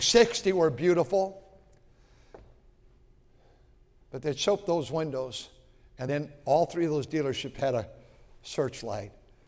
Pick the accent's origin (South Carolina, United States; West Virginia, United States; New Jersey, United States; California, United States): California, United States; Fremont; I grew up in Centerville over here, Fremont now. There were five little towns in 1956. We moved there in 53.